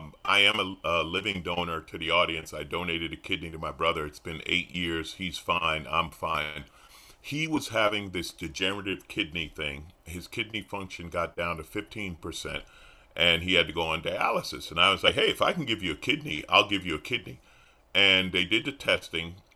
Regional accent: New York, United States; born there; now in Los Angeles, United States; I said, man, I was born in New York. I live in L.A.

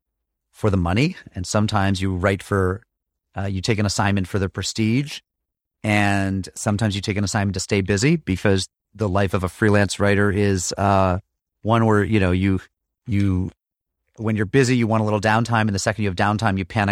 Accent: Massachusetts, United States; I mean, I didn't grow up there. I grew up in Massachusetts.

